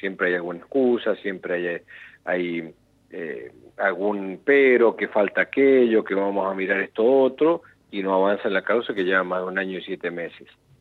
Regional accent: Argentina; Como argentinos que somos y tenemos que creer en nuestra justicia

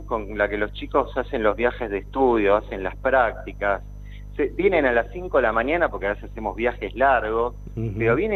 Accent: Lavallol, Buenos Aires Province, Argentina; Soy de acá de Lavallol, soy de acá del conurbano.

